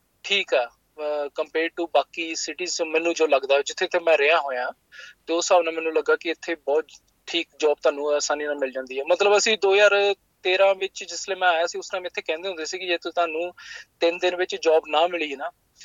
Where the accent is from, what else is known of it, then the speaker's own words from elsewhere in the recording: Hoshiarpur, Punjab, India; now in Alice Springs, Australia; ਮੈਂ ਹੁਸ਼ਿਆਰਪੁਰ ਤੋਂ ਆ, ਖਾਸ ਹੁਸ਼ਿਆਰਪੁਰ ਤੋਂ ਹੀ ਆ। ਤੇ ਮੇਰਾ ਇੱਥੇ ਮੈਂ ਇਕੱਲਾ ਹੀ ਰਹਿੰਦਾ, ਤੇ ਮੇਰੀ ਮੋਸਟਲੀ ਫੈਮਿਲੀ ਜ਼ਿਆਦਾਤਰ ਕੈਨੇਡਾ ਰਹਿੰਦੀ ਆ, ਤੇ ਕੁਛ ਫੈਮਿਲੀ ਮੇਰੀ ਇੰਡੀਆ ਹੀ ਆ, ਤੇ ਇਕੱਲਾ ਹੀ ਆ ਮੈਂ ਇੱਥੇ ਐਲਿਸ ਸਪ੍ਰਿੰਗ 'ਚ।